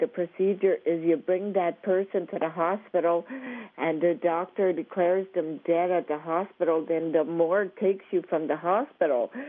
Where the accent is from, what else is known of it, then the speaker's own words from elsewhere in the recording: Quebec, Canada; I'm a grandmother from the Kittagong ZB First Nation Reserve in Quebec.